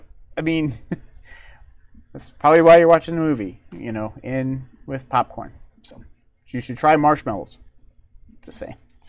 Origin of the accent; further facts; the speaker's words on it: Indiana, United States; I'm from Indiana, so we have corn, but even ours doesn't do corn celebration.